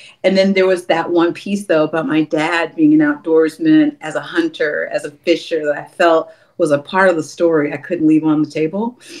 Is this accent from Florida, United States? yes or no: no; Oakland, California, United States; I grew up in Oakland, California, but my dad, who was from Texas, and my mom from Louisiana, they migrated here